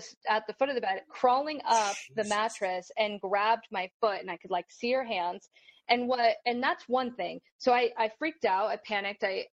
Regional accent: Spokane, Washington, United States; We had one in my hometown of Spokane, Washington.

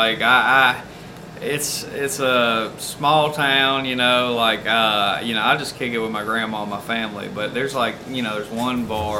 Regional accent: Mobile, Alabama, United States; So, but I'm really originally from Mobile, Alabama.

